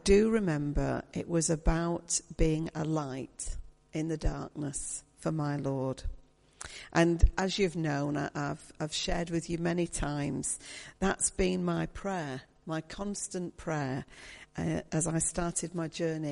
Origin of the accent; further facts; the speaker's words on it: Yorkshire and the Humber, United Kingdom; So being a Yorkshire woman, I thought I'd save some shoe leather